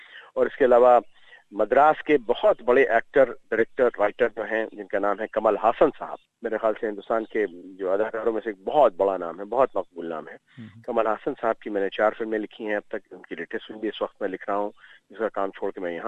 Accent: Lucknow, Uttar Pradesh, India; मैं basically national school of drama से हूँ, उसके बाद में मैं जर्मनी पढ़ने पढ़ाने के लिए गया था, लखनऊ का रहने वाला हूँ

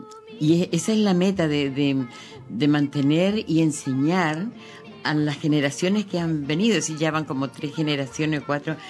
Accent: Talcahuano, Biobío, Chile; born there; nací en Talcahuano, es un puerto maravilloso.

